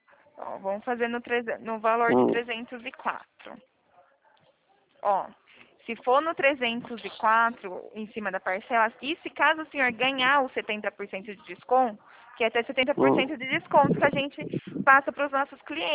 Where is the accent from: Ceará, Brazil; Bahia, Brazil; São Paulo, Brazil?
São Paulo, Brazil; Sou de São Paulo. Na verdade, sou daqui do interior de São Paulo.